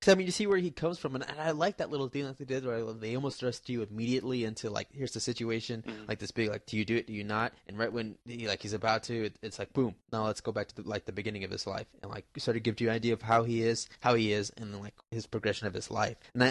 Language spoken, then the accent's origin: English; United States; I mean, not justice porn, but I'm like, fuck yeah, I'm American.